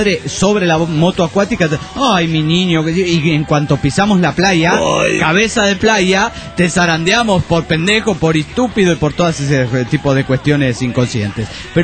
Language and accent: Spanish; Oaxaca, Mexico; como buen oaxaqueño, acepté la proposición